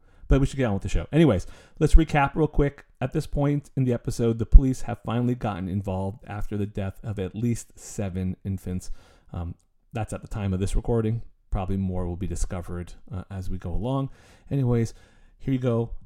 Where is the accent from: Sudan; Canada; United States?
Canada; I'm actually Canadian